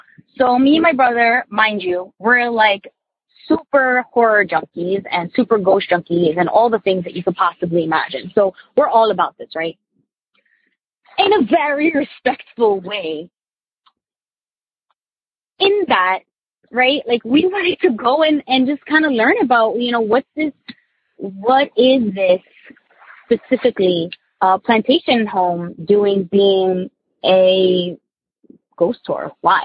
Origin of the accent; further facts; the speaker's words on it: New Jersey, United States; Hey, Tony and the gang. I'm from Jersey.